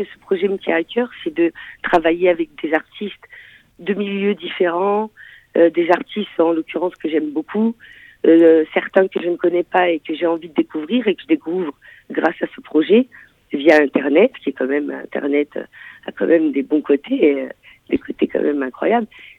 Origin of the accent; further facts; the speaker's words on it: Angoulême, Nouvelle-Aquitaine, France; moi, je suis née en France, je suis charentaise berbère, comme je dis, je suis née en Charente, je suis née en Angoulême. Mes parents sont marocains, nés en Algérie, sous une Algérie occupée par la France.